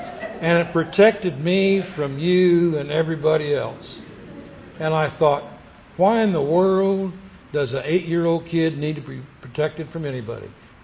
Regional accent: Kansas, United States; I was raised in Kansas. I grew up in a great home. My grandfather was a country doctor.

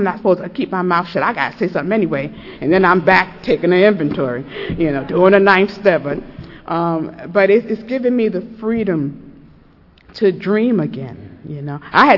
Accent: New York, United States; and she had come up from Indiana, I was from New York.

